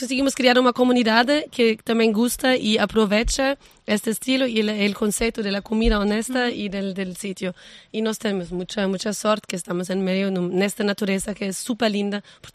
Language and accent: Spanish; Berlin, Germany; Spanish is a second language; yo soy alemana, yo soy de Berlín.